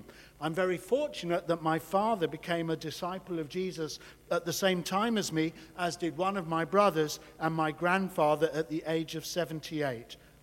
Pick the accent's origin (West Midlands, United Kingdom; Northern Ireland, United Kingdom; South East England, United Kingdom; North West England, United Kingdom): South East England, United Kingdom; Walton-on-Thames; My family come from Germany, where many lost their lives in the Holocaust. But I was brought up in Walton-on-Thames, just 20 miles away. We went to Kingston Liberal Synagogue